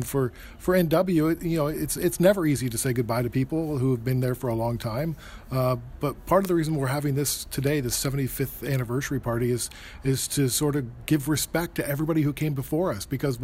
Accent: United States; now in Canada; I'm from the States, but I live in Canada.

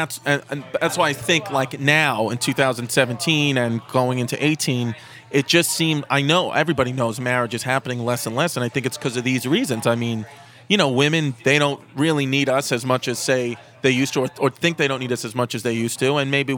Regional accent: New York, United States; But like my dad lived on Staten Island and I grew up in Queens, Brooklyn.

